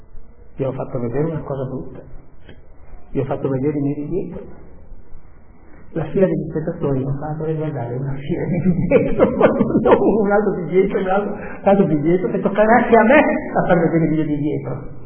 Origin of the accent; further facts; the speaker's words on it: Austria; perché in Veneto si dice così, ma io non sono Veneto, sono altro, sono austriaco